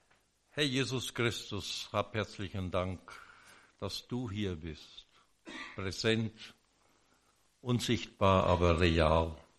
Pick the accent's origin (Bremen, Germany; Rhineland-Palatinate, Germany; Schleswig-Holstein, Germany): Rhineland-Palatinate, Germany; In meiner Heimat in der Pfalz